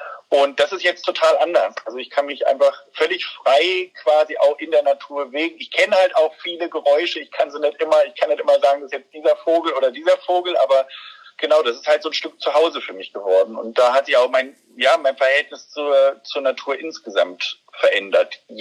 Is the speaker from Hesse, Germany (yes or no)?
no; Hanover, Lower Saxony, Germany; Ich bin Städter eigentlich. Also ich bin in der Stadt in Hannover groß geworden, in der Innenstadt.